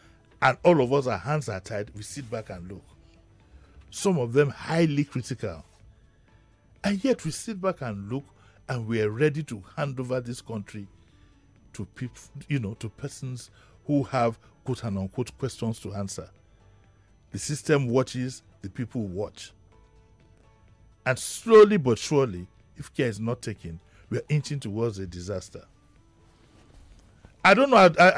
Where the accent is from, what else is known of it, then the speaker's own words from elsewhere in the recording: Yaba, Lagos, Nigeria; When I was growing up in Yaba, you had everybody, you know, from the east, from the north